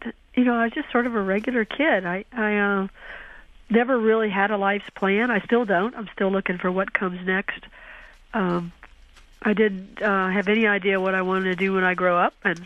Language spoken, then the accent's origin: English; Alabama, United States; Well, I just sort of had an ordinary childhood growing up in Alabama. I had three brothers and two sisters.